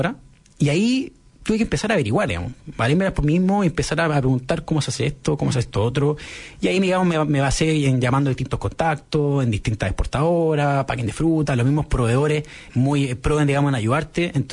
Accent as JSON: {"language": "Spanish", "country": "Chile", "said": "como persona chilena, ¿ya? No me pude ir, me quedé en Chile. Luego nos encerraron en la pandemia. Ahí en ese minuto me fui a Curicó."}